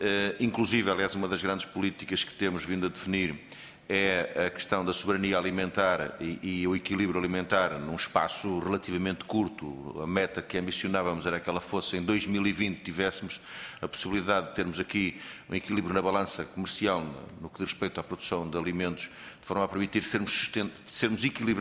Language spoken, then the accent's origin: Portuguese; Ponte de Lima, Viana do Castelo, Portugal; Eu que sou de Ponte Lima